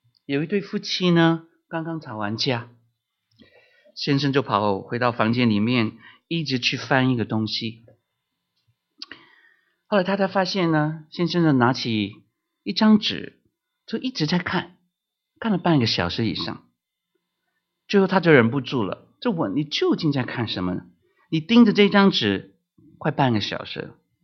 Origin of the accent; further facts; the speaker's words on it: Hong Kong; born there; 我因为在香港出生那香港是这个特区嘛 ，special region